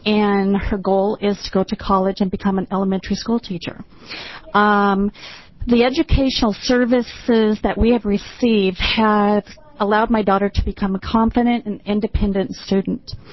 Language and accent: English; Beaverton, Oregon, United States; I'm from Beaverton, Oregon.